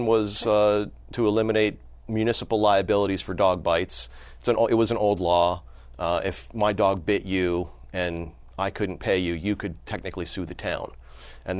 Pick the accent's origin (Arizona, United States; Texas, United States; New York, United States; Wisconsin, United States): Arizona, United States; born there; moved away as an adult; also born or lived in California; now in New Hampshire, United States; No, I was born in Arizona. I joined the Army out of high school, came back to Arizona for a few years, worked on a few family businesses, eventually moved to California. I got married. I moved to New Hampshire about 17 years ago